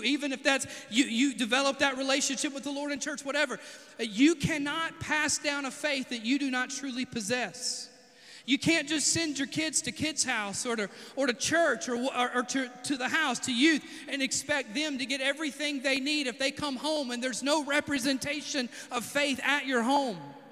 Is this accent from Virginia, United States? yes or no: no; Sebastopol, Mississippi, United States; Hey, no offense, I love my hometown. If you're watching, I'm just saying it ain't got much going on in the way of tourism, okay? All right? God bless Sebastopol.